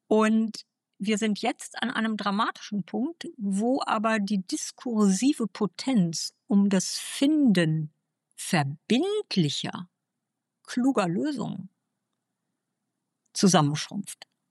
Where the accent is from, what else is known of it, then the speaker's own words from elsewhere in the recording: Germany; ich bin ja nun 59 Jahre alt und kenne ja nun die Bundesrepublik als meine Heimat aus den späten 60er Jahren und dann bewusst natürlich die ganzen 70er Jahre